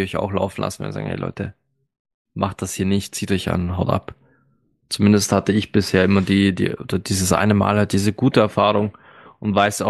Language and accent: German; Linz, Upper Austria, Austria; born or raised there